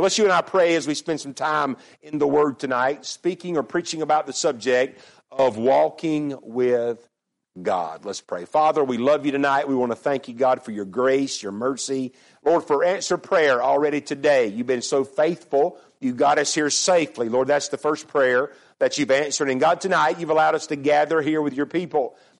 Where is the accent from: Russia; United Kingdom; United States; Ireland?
United States; North Carolina; I was born and raised in Randolph County, North Carolina.